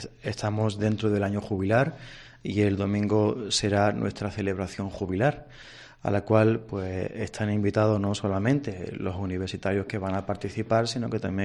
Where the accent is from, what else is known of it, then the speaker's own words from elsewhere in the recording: Jaén, Andalusia, Spain; para quienes somos de Jaén tiene un significado muy especial, ya que nuestra catedral se levanta como un gran relicario del Santo Rostro, ¿no? La tierra de Jaén es la tierra del rostro del Señor